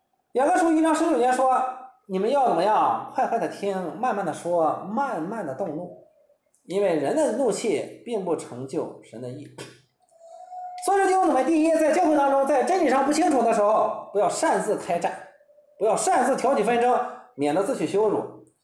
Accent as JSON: {"language": "Chinese", "country": "China", "said": "我们中国人辩论的时候啊"}